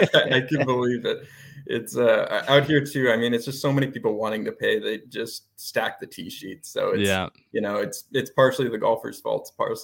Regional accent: Washington, United States; I grew up in Washington, so I'm used to playing in the rain.

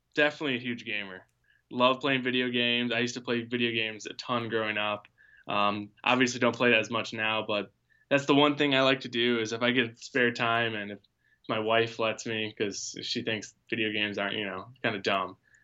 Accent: Michigan, United States; And I'm from Michigan, so I'm a little biased

